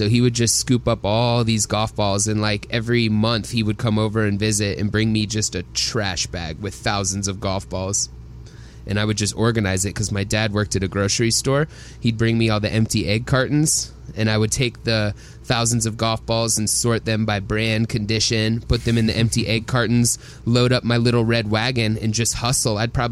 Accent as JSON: {"language": "English", "town": "Atlanta", "region": "Georgia", "country": "United States", "tie": "born or raised there", "said": "And I growing up in Atlanta as well, most of the bands we were surrounded with were very, very like PG, like Christian bands and stuff like that."}